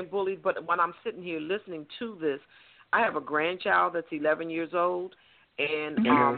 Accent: Washington, District of Columbia, United States; I'm from Washington, D.C.

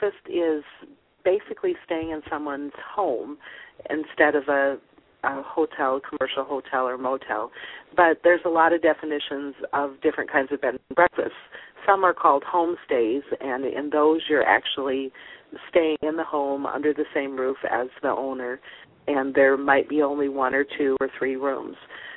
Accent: Austin, Minnesota, United States; also born or lived in Germany; and I am from Austin, Minnesota originally. And I moved back here to be near my family and my nieces and nephews

